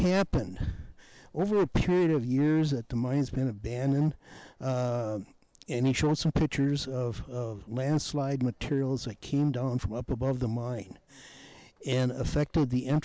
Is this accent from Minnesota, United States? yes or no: yes; Duluth, Minnesota, United States; I'm from Duluth, Minnesota, and I have a history with Holden Village going back to 1969.